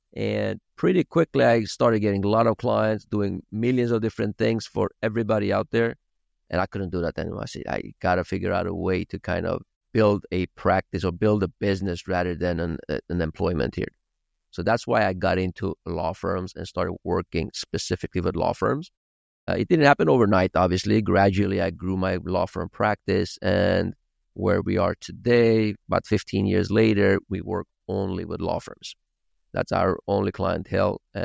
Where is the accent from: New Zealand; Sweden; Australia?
Sweden; moved away as an adult; now in California, United States; I grew up in Sweden, moved out to California in 2007 here, right before the financial crisis, where I started working for a larger firm.